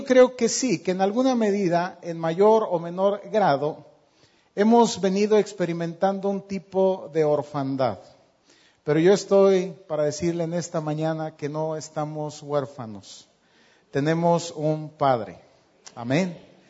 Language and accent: Spanish; Mexico; con un pueblo tan parecido al nuestro? Y con una realidad tan parecida a la nuestra, como pueblo mexicano